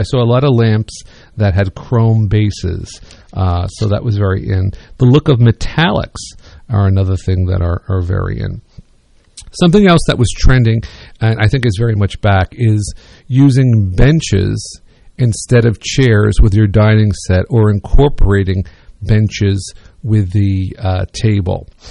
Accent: New Brunswick, Canada; I remember when I was growing up in New Brunswick, on the first floor of our house, there was a built-in kind of coat rack with wainscoting all stained dark.

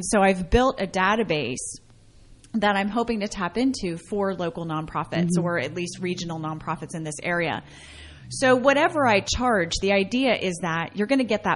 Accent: Pennsylvania, United States; I'm from central Pennsylvania.

